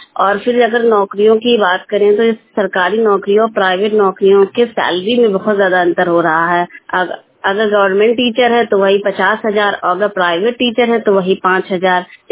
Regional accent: Hardoi, Uttar Pradesh, India; मंगलीपुरवा रेलवेगंज हरदोई की निवासी हूँ।

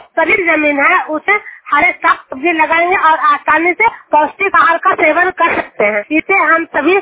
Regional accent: Juniyar, Bihar, India

